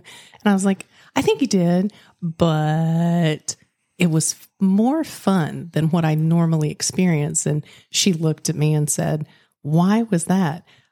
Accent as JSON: {"language": "English", "town": "Dutton", "region": "Alabama", "country": "United States", "moved": "as an adult", "lives_now": "Florida, United States", "said": "No, I'm originally from North Alabama, a little town called Dutton. I arrived 18 years ago in Palm Beach County in the Everglades agricultural area and haven't left."}